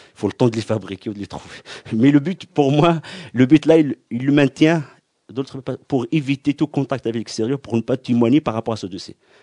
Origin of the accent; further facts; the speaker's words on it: Western Sahara; chez nous au Sahara occidental